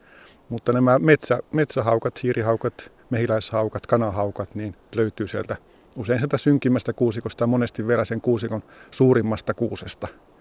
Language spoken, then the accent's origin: Finnish; Oulu, North Ostrobothnia, Finland; Oulu on mun kotikaupunki ja Pohjois-Pohjanmaa on Suomen soisinta seutua, että siinä mielessä asun hyvällä alueella.